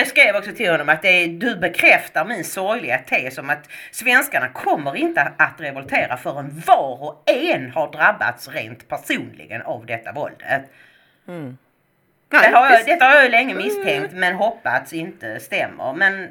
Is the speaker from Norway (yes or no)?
no; Sweden; Jag är svensk och jag känner mig inte otrygg.